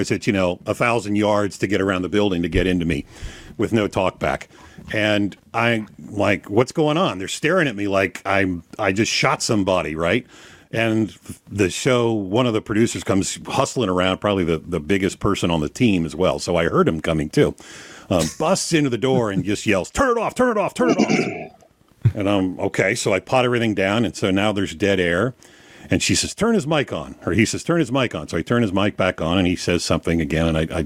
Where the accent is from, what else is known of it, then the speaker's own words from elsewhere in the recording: Cincinnati, Ohio, United States; And, you know, I'm the guy from Cincinnati. I took German in school